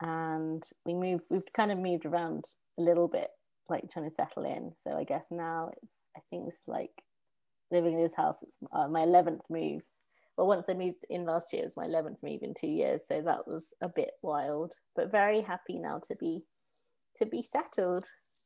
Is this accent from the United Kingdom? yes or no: yes; England, United Kingdom; moved away as an adult; now in New Jersey, United States; I'm from England originally. I moved to New Jersey 3 years ago with my husband, Johnny, and my two children, Henry and Bella, who are now 7 and 4.